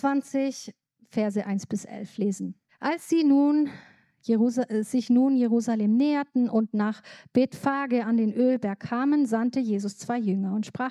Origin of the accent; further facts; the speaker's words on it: Libya; Als Kind bin ich in Libyen aufgewachsen